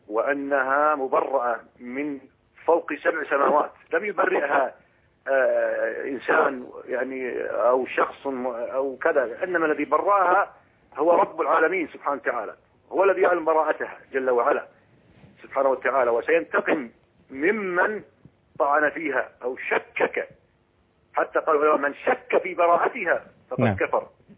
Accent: Kuwait

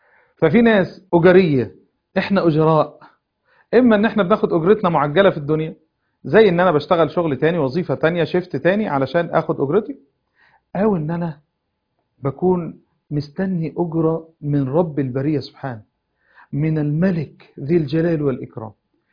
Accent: Egypt; بلدنا مصر

